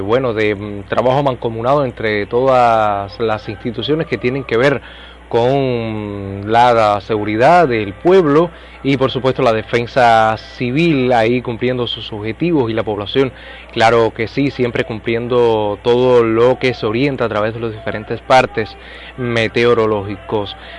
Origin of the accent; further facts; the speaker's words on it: Villa Clara, Cuba; en la costanera norte de la provincia de Villa Clara, mi tierra.